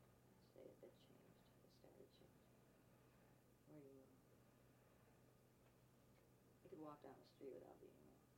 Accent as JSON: {"language": "English", "region": "New York", "country": "United States", "tie": "born or raised there", "said": "And there was this one particular girl, a playmate that I had, and I was from the Adirondacks, so there you, it was really a weird place because they never seen colored people"}